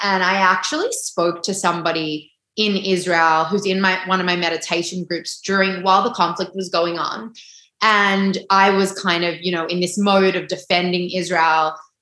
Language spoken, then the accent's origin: English; Australia; We are Australian. We are living on this land. This is our battle.